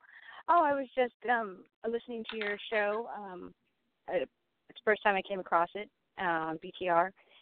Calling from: California, United States; Hi, fine, thank you. I'm calling from Southern California.

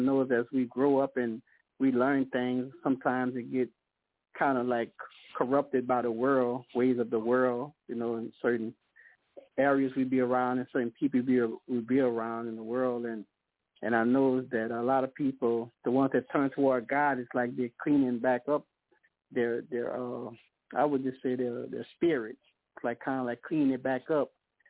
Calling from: Baker, Louisiana, United States; I'm calling from Baker, Louisiana at this moment.

